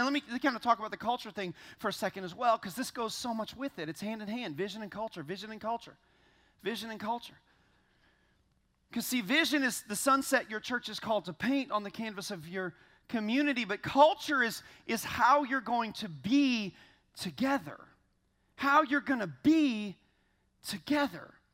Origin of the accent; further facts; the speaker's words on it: Florida, United States; I'm from Florida